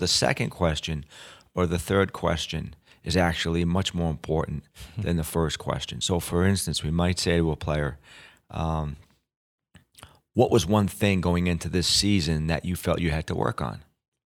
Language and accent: English; New England, United States; He grew up in the Deep South. I grew up in New England.